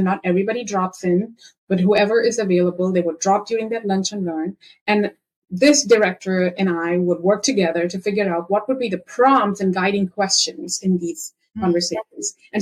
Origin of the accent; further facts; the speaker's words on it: India; I'm from India.